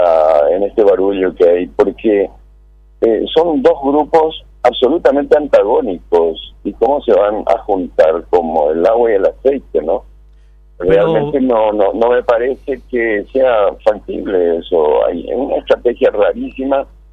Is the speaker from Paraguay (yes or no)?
yes; Paraguay; como ciudadano paraguayo